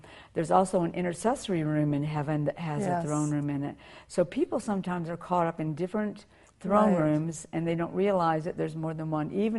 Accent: the South, United States; You know, I'm from the South, so a Southern mansion would look like that.

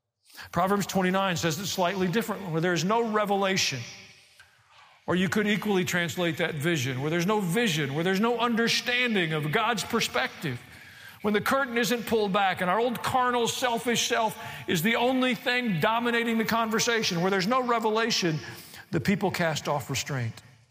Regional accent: Tennessee, United States; I grew up in Tennessee around a lot of horses. We use woe a lot, but it's a little different woe.

